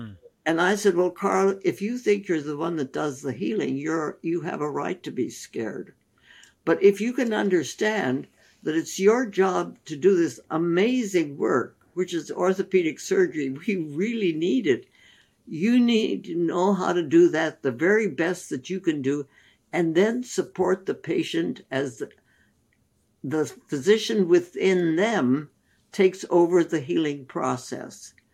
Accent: India; We grew up in India. We understand.

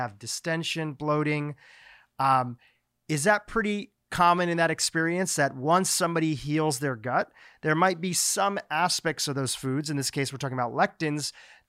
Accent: Gujarat, India; I'm from the Gujarat region of India

